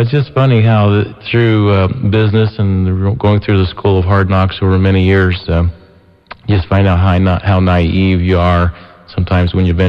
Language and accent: English; Columbus, Ohio, United States; And because I was born and raised in Columbus.